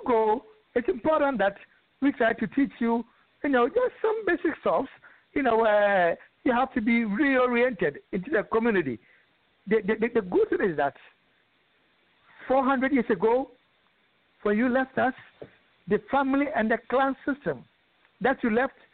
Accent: Ghana; When I was born and raised in Ghana, both parents are Ghanaians from Asebu.

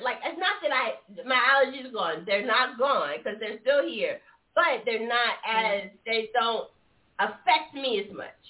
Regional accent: Charleston, South Carolina, United States; Charleston, South Carolina.

